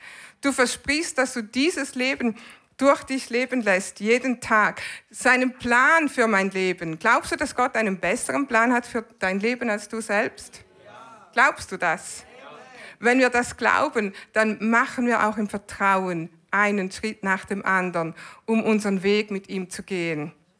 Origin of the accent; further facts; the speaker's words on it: Switzerland; wir mögen Schnee als Schweizer